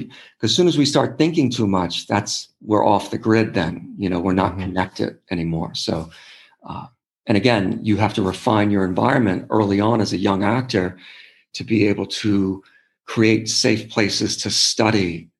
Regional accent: Washington, District of Columbia, United States; also born or lived in Newport, Rhode Island; I grew up mostly in Washington, D.C. and a bit in Newport, Rhode Island.

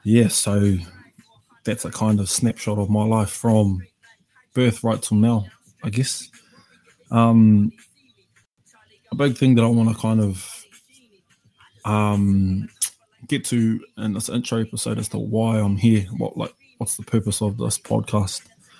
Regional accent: Flaxmere, Hawke's Bay, New Zealand; I'm from Flaxmere in Hawke's Bay, so I'm from the centre of the universe, otherwise referred to as 879. A little bit more of a background as to myself. I grew up out in Flaxmere, started my schooling here, so I went to Peterhead Primary.

